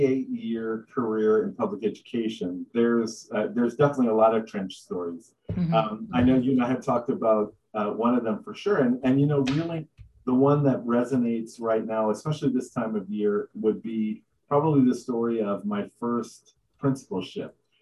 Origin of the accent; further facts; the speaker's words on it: Brooklyn, New York, United States; also born or lived in Houston / San Antonio; I'm a city boy, like major city boy. I grew up in Brooklyn, New York. And so, you know, I grew up in city.